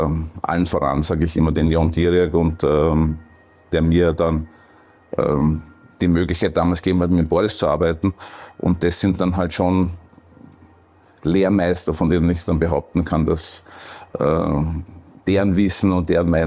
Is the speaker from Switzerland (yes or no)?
no; Perchtoldsdorf, Lower Austria, Austria; born or raised there